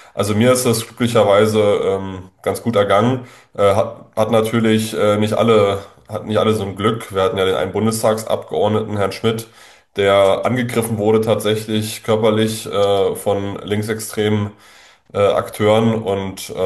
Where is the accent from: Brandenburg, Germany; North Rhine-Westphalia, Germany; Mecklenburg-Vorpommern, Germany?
Brandenburg, Germany; Ja, ich komme aus Brandenburg, das haben Sie richtig gesagt.